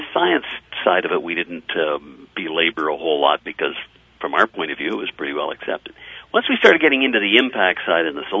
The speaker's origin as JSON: {"language": "English", "country": "Canada", "said": "being a Canadian producer, our government and our population are well aware of climate change"}